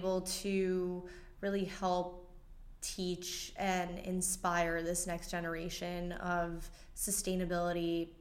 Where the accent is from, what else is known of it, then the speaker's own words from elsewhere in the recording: Miami, Florida, United States; So I grew up in Miami, around the ocean, in the ocean.